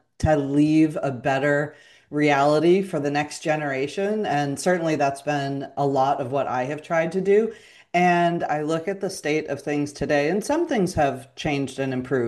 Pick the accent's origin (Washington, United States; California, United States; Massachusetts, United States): Massachusetts, United States; I would say growing up outside of Boston, definitely had the experiences of I was into figure skating.